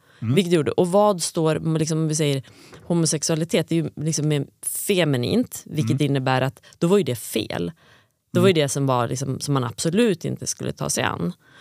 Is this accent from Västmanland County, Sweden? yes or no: yes; Virsbo, Västmanland County, Sweden; jag är från Virsbo, en liten ort, 2000 invånare, bruksort. Väldigt mycket jante.